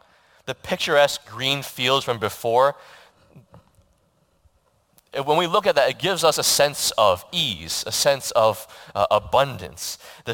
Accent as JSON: {"language": "English", "town": "White House Station", "region": "New Jersey", "country": "United States", "tie": "born or raised there", "said": "I've basically grown up in New Jersey. I was only away from New Jersey for 4 years for college, and I don't think I've ever seen a shepherd in New Jersey. Okay, and I grew up in White House Station"}